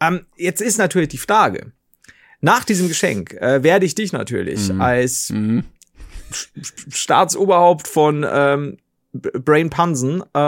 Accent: Germany; ich bin ja Deutscher und deswegen da habe ich mir überlegt, irgendwas Deutsches vielleicht.

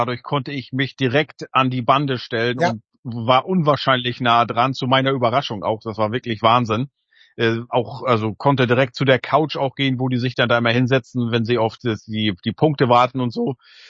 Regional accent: Mecklenburg-Vorpommern, Germany; Als Mecklenburger muss ich wieder betonen

